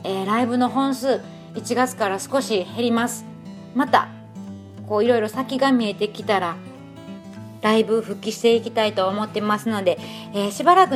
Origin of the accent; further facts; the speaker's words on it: Wakayama, Japan; also born or lived in Osaka; 私はもともと和歌山の田舎で育って、もう部屋の隅っこでね、三角座りしながら毎日音楽を聴いていた、そんな少女だったので